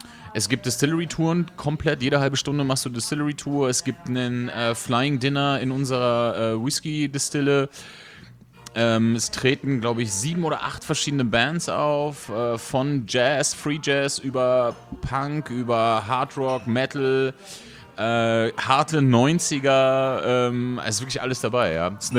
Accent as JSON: {"language": "German", "region": "Berlin", "country": "Germany", "tie": "born there", "lives_now": "Cologne, Germany", "said": "Bin gebürtiger Berliner, jetzt seit 10 Jahren Wahlkölner."}